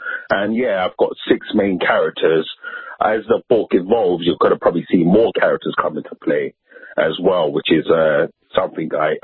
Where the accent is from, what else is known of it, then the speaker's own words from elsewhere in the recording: London, United Kingdom; me personally, I was brought up in Northwest London, so I know a lot of the corner roads, things like that.